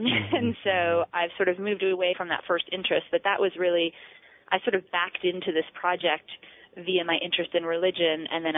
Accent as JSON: {"language": "English", "region": "East Coast", "country": "United States", "tie": "born or raised there", "said": "I grew up on the East Coast, and I've always been a sort of history buff and a big reader."}